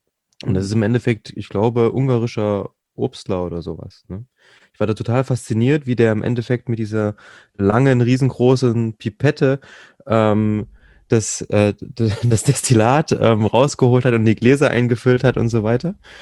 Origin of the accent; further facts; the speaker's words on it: East Germany, Germany; ich bin typischer Ossi, ne? Aber Baujahr 87